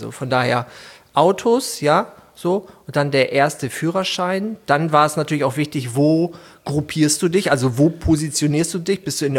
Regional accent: Hamburg, Germany; Ich komme aus Hamburg

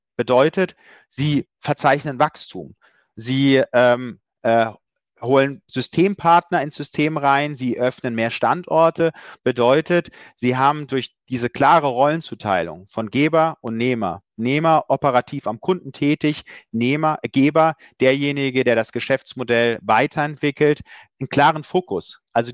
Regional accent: Germany; Ich komme ja auch aus dem Südwesten, also aus dieser Ecke.

